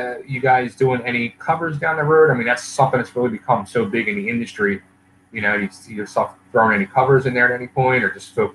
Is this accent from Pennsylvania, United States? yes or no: yes; Philadelphia, Pennsylvania, United States; And my girlfriend's Italian from Brooklyn. I'm Italian from South Philly. So we know food, you know?